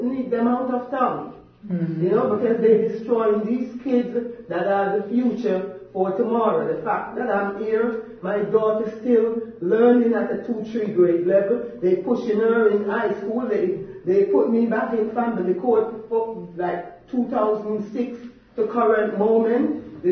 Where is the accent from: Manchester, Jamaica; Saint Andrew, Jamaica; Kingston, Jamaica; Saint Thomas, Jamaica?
Kingston, Jamaica